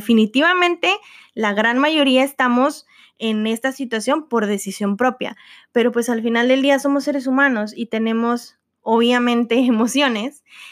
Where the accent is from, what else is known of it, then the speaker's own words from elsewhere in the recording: Monterrey, Nuevo León, Mexico; Yo nací y crecí en Monterrey, Nuevo León. 26 años de mi vida acostumbrada a la misma ciudad